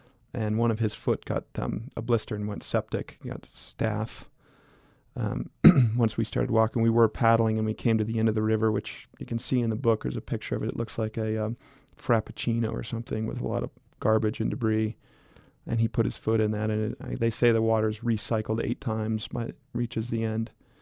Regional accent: Old Snowmass, Colorado, United States; But growing up as a kid, we grew up in Old Snowmass, and we have about 100 head of cattle, and I used to spend my summers irrigating

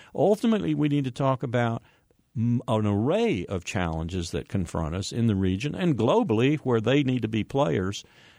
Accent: South Carolina, United States; Senator Lindsey Graham from my home state of South Carolina tried to do in his questioning of Chuck Hagel

